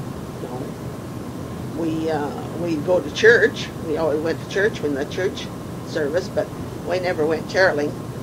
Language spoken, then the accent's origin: English; Ohio, United States; born there; moved away; But I know we never had any snow where we lived. I was born in Ohio, and we never had snow at Christmas time. Now they've got more snow since I left Ohio than we've ever had before.